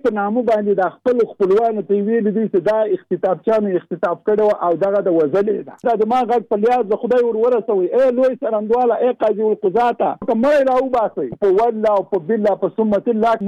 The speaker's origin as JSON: {"language": "Pashto", "town": "Jalalabad", "region": "Nangarhar", "country": "Afghanistan", "said": "زه د جلال آباد."}